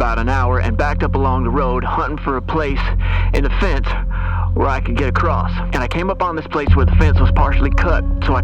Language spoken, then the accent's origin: English; North Manchester, United States; I'm a timberman from North Manchester, and I came here to check the woods again